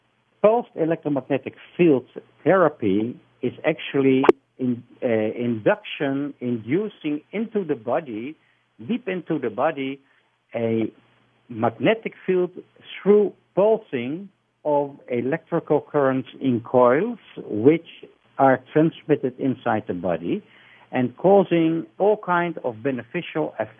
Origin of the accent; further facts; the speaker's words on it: Netherlands; moved away as an adult; now in Israel; And as I'm originating from Holland before I immigrated to Israel 20 years ago